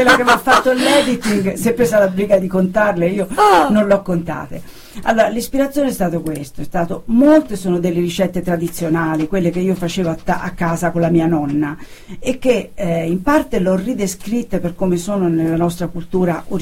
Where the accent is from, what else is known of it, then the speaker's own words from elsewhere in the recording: Tuscany, Italy; Io sono della provincia di Siena